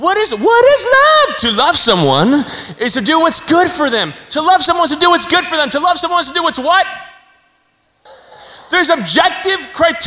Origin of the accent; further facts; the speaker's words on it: Denver, Colorado, United States; I'm from Denver, Colorado.